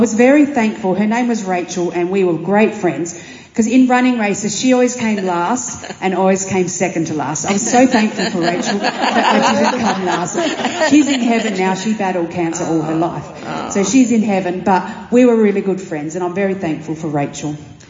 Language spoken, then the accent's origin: English; South Australia, Australia; born there; I was born in South Australia, so 40 minutes from Adelaide.